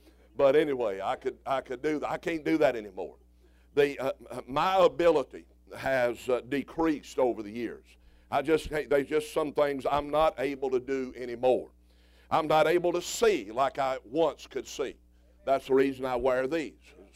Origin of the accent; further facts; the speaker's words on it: Mississippi, United States; Yeah, but I'm from Mississippi. And so in Mississippi, it makes a lot of sense.